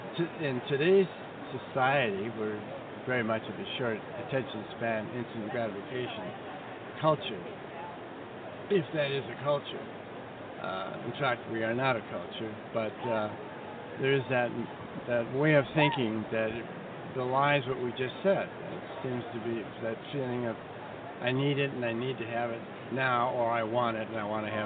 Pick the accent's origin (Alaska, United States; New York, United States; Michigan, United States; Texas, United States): Michigan, United States; Detroit; born or raised there